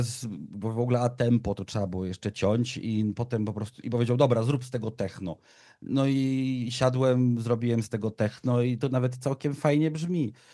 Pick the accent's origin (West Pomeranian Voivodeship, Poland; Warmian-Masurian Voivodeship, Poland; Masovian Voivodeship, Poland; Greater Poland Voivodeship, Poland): Warmian-Masurian Voivodeship, Poland; Olsztyn; Ja bym bardzo chętnie przyjechał z … do Olsztyna, ponieważ jest to moje rodzinne miasto, w którym się urodziłem, chodziłem do szkoły